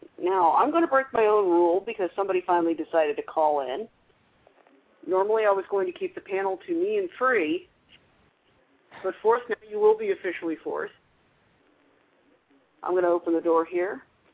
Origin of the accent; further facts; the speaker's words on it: Melbourne, Florida, United States; my hometown of Melbourne, Florida.